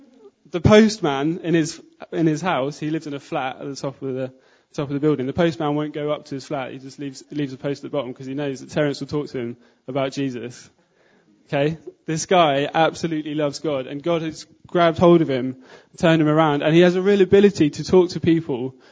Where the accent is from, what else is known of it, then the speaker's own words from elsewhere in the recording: East of England, United Kingdom; now in London, United Kingdom; So I was born in Norfolk, and that's where I've lived for most of my life. So I just moved to London, to Lee Green sort of area, Lewisham, in September.